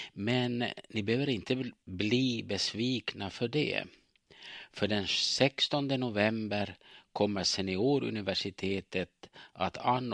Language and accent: Swedish; Ostrobothnia, Finland; now in Sweden; Jag är uppvuxen i Finland i Österbotten och är så kallad finlandssvensk som nu bott över 45 år i Sverige.